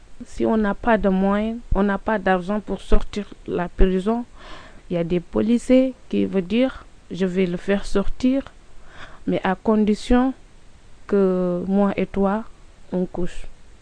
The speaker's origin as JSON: {"language": "French", "country": "Senegal", "moved": "as an adult", "lives_now": "France", "said": "je suis sénégalaise, j'ai 19 ans et ça fait 8 mois que je suis en France."}